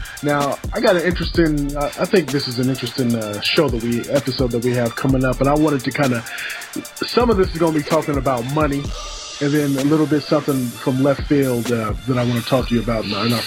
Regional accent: California, United States; I grew up in Southern California, so I lean closer to the Dodgers

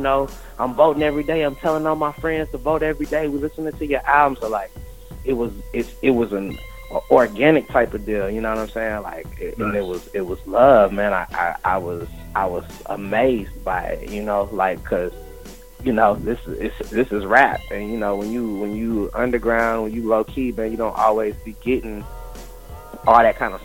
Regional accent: Texas, United States; So it was already just kind of nerve-wracking because I'm coming from the South doing something a little bit different than what they used

